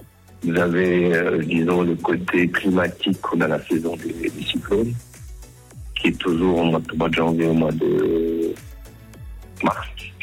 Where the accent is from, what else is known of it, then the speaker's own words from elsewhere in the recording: Valais, Switzerland; moved away as an adult; now in Mauritius; Bah, du Valais